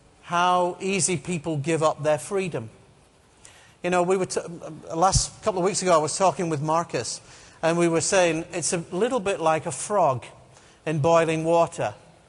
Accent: Scotland, United Kingdom; I'm from Scotland.

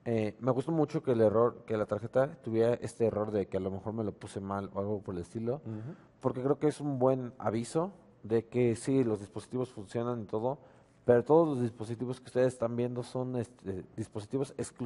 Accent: Tulancingo, Hidalgo, Mexico; en una casa en Tulancingo Hidalgo, de donde yo soy

